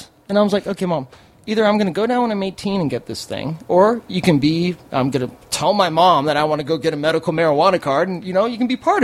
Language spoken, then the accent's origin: English; Westlake Village, California, United States; Born and raised here, California, right. Westlake Village.